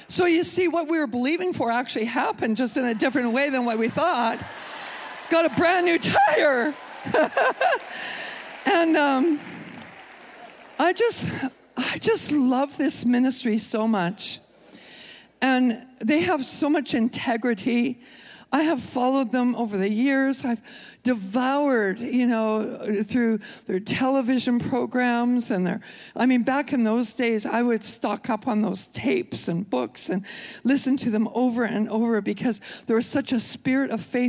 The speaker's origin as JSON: {"language": "English", "country": "Canada", "moved": "yes", "said": "We were in Canada, and you know, I'm Canadian, and you know, we lived up in Canada until the last 15 years."}